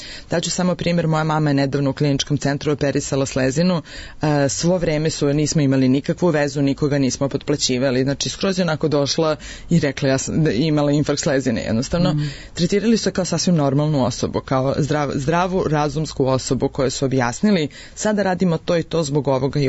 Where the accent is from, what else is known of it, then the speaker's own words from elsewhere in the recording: Belgrade, Serbia; ja sam Beograđanka